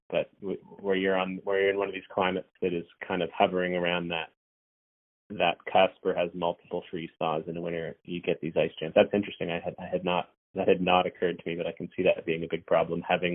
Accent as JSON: {"language": "English", "region": "New Brunswick", "country": "Canada", "tie": "born or raised there", "lives_now": "Nova Scotia, Canada", "said": "even I grew up in New Brunswick, and I feel like you see more of them now than I did when I was a kid"}